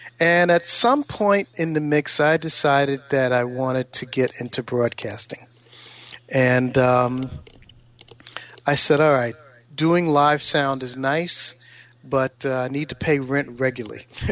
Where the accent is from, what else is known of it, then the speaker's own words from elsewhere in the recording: Brooklyn, New York, United States; But born and raised in Brooklyn, grew up in Bed-Stuy.